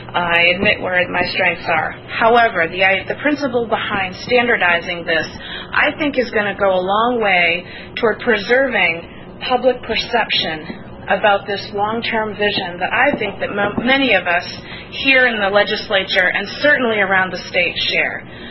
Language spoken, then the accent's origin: English; Bryant Pond, Maine, United States; And back in my hometown in Bryant Pond, they are considering a small wind turbine farm, which is only 3 turbines